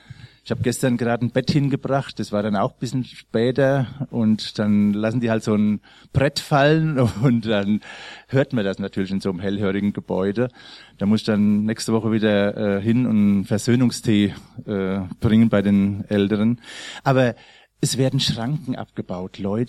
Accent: Babenhausen, Hesse, Germany; born there; also born or lived in Colombia; gebürtig aus Babtown, Babenhausen.

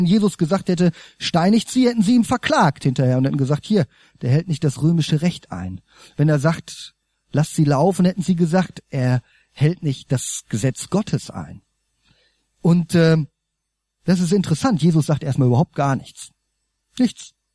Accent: Germany; Mich kotzt das manchmal an und ich bin das ja selber auch, bin ja auch Deutscher, ne?

